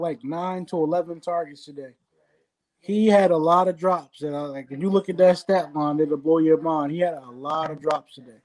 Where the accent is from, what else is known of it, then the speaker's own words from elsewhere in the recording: New Jersey, United States; I grew up in New Jersey. Honestly, the formula is really simple in New Jersey.